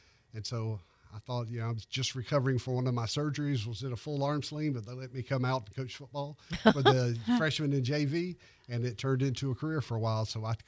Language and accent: English; Cantonment, Florida, United States; I happen to be a product of Escambia County, Florida. I grew up in Cantonment.